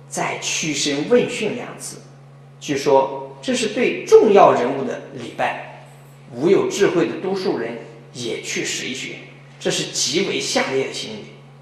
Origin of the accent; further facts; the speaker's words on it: China; 就像我们那天，我们这个中国人呢，我们作为中国人